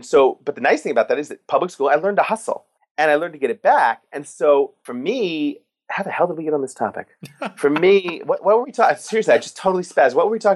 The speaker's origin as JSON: {"language": "English", "town": "New York City", "region": "New York", "country": "United States", "tie": "born or raised there"}